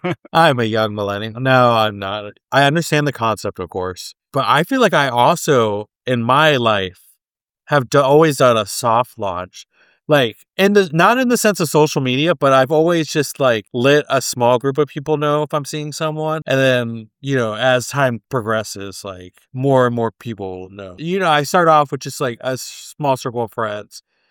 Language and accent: English; California, United States; I am from California, but I feel like I'm a Texan.